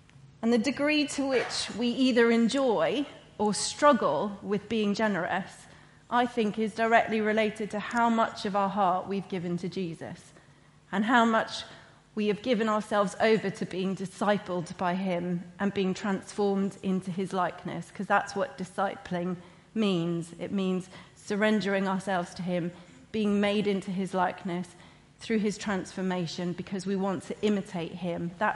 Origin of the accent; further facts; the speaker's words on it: Canada; now in United Kingdom; A citizen, I'm a Canadian citizen. I live in the UK. I'm not trying to make you all Canadian or bring my Canadian culture and values with me.